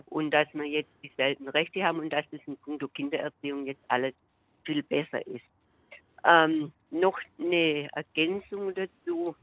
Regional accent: Southern Germany, Germany; ich komme aus dem Süden

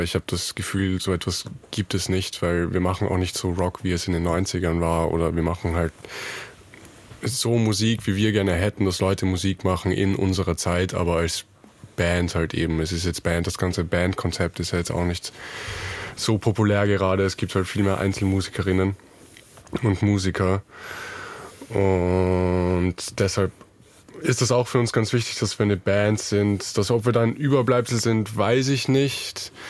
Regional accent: Vienna, Austria; Ja, wir sind alle aus Wien.

